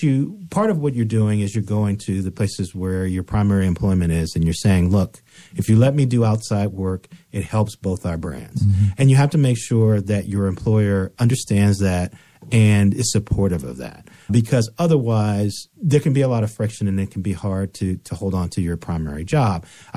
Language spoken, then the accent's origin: English; Gary, Indiana, United States; I grew up in Gary, Indiana, which is just 40 minutes from Chicago.